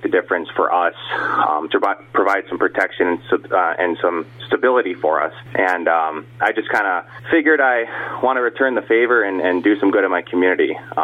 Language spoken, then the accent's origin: English; New Berlin, Wisconsin, United States; Well, I'm originally from the Waukesha area, New Berlin to be more specific.